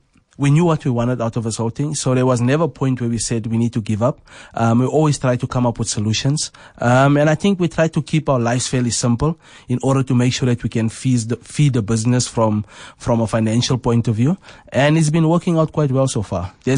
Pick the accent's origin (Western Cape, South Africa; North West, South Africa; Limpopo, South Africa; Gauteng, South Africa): Gauteng, South Africa; Westbury; I'm actually from Westbury.